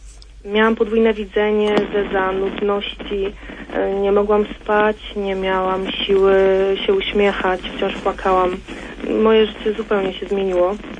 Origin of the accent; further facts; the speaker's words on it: Toruń, Kuyavian-Pomeranian Voivodeship, Poland; mam 25 lat, pochodzę z Torunia.